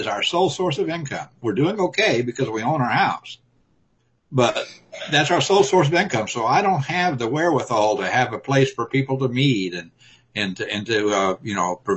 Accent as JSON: {"language": "English", "region": "Texas", "country": "United States", "lives_now": "Myrtle Beach, United States", "said": "That's my home state, but I've been transplanted to the East Coast."}